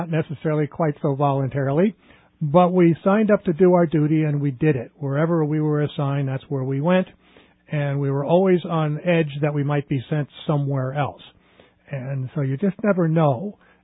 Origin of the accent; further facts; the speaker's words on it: New Jersey, United States; I'm from New Jersey originally, and I ended up going to basic training in Fort Polk, Louisiana.